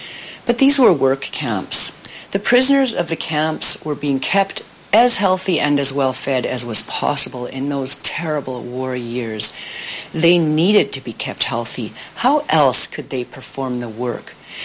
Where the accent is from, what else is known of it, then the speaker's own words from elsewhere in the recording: Canada; I was born and raised in Canada, first-generation Canadian citizen of German heritage. My parents both came from Germany. They immigrated to Canada in 1951 and 52, respectively.